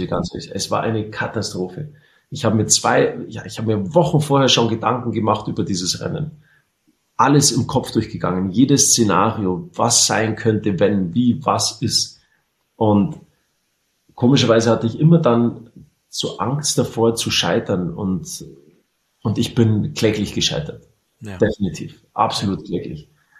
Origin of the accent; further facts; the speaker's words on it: Garmisch-Partenkirchen, Bavaria, Germany; zum Beispiel Skiweltmeisterschaften in Garmisch-Partenkirchen in meiner Heimat.